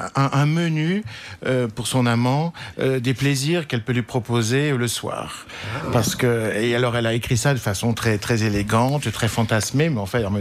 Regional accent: Brussels, Belgium; Moi, je suis bruxellois et installé pour des raisons totalement d'ordre privé.

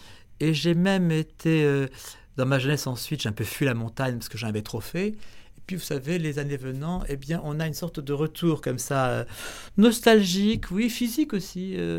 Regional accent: France; also born or lived in China; moi qui ai fait assez peu de travaux manuels en France, dans mon enfance ou dans ma jeunesse

